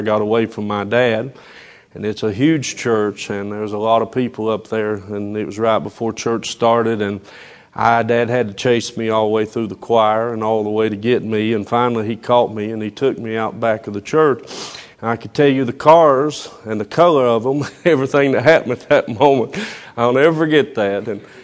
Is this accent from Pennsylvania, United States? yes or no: no; North Carolina, United States; I grew up in Avery County. I graduated from Avery High School in 1986, and I was a different person then.